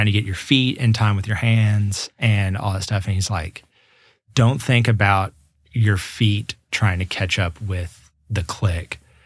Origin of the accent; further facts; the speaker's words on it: Franklin, United States; because I grew up in Franklin.